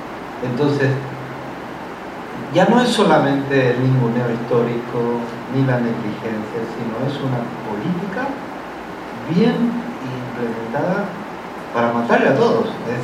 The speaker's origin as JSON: {"language": "Spanish", "country": "Paraguay", "said": "Yo soy paraguayo, de frente, sí."}